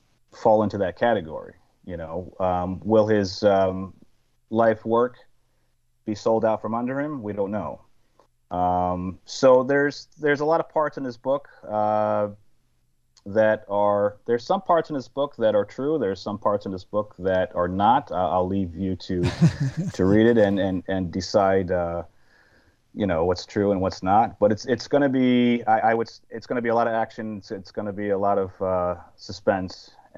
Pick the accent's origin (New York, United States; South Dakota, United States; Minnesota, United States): New York, United States; Carmel; Yeah, so I grew up in Carmel, New York, and we grew up on the countryside. It's about an hour and 15 minutes from New York City.